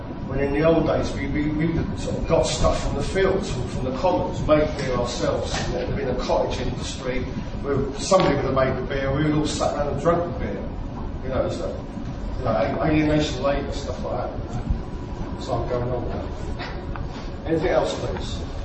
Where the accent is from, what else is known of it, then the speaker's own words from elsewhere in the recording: London, United Kingdom; now in Bristol, United Kingdom; because I'm a Londoner, but I moved to Bristol now.